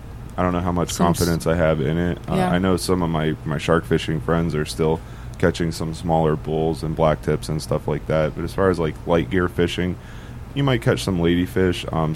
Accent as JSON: {"language": "English", "region": "Maine", "country": "United States", "tie": "born or raised there", "said": "Yeah, I grew up in Maine."}